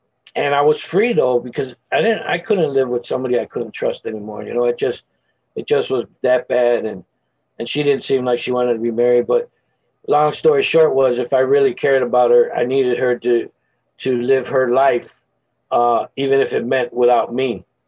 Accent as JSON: {"language": "English", "town": "Chicago", "region": "Illinois", "country": "United States", "tie": "born or raised there", "also_born_or_lived": "Dallas", "said": "This is the fourth major move. I was born and raised in Chicago with 3 years clean. I went to Dallas."}